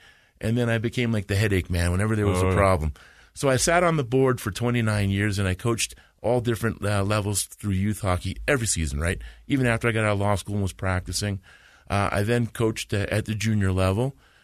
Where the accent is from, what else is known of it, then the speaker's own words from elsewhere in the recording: Long Island, New York, United States; I grew up playing in New York out in Long Island, and then I went up.